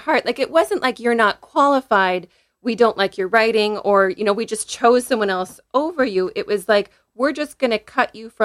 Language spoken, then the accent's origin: English; Minnesota, United States; Minnesota.